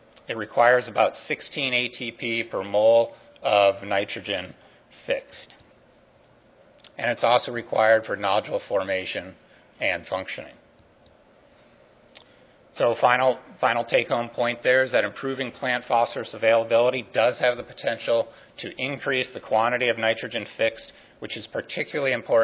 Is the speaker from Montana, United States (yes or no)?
yes; Montana, United States; I'm from Montana, southwest Montana